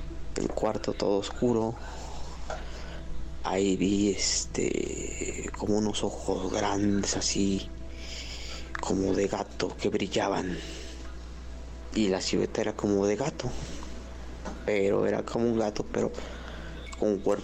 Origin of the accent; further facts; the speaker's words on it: Xalapa, Veracruz, Mexico; de Jalapa, Veracruz.